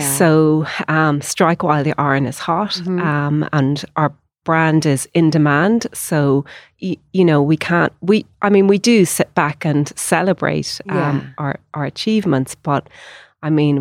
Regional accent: Ireland; I grew up, I'm one of six children, but both my parents are Indian. Yeah. But I was born in Ireland and they've lived in Ireland for over 50 years.

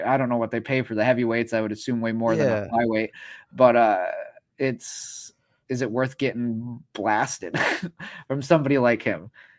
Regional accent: Midwest, United States; Yeah, and again, I'm from the Midwest

